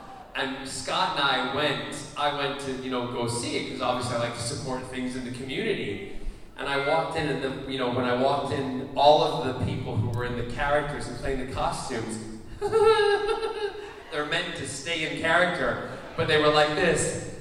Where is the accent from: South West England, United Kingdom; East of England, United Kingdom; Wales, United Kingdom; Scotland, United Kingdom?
Scotland, United Kingdom; Glasgow; I grew up in Scotland, and when we lived in Glasgow